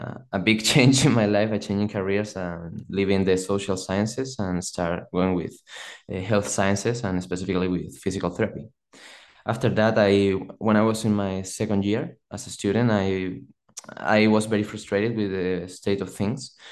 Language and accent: English; Madrid, Community of Madrid, Spain; also born or lived in Southern Spain; I'm a physical therapist from Spain. I'm 27 at the moment. And I was born in Madrid. I was raised in the south, but I came back when I was 16 or so to finish my studies and start college.